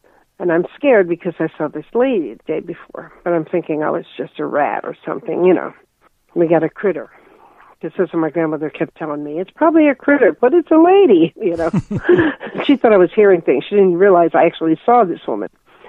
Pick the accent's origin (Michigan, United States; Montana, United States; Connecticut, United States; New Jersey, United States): New Jersey, United States; Union City; I was born in New Jersey